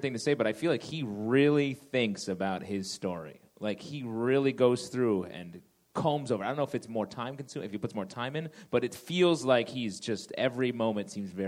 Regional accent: Syracuse, New York, United States; When I was five, I grew up in Syracuse.

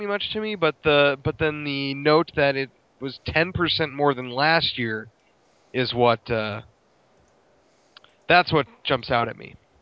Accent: Green Bay, Wisconsin, United States; I always bring up Brett Favre. Can you tell I'm from Green Bay?

